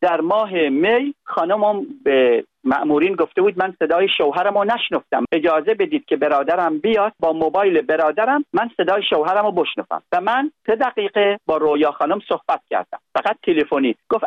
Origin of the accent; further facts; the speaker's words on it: United Arab Emirates; ما خانم 24 سال در امارات زندگی میکنیم، یعنی من که بچه اماراتم، پاسپورتم ایرانی نیست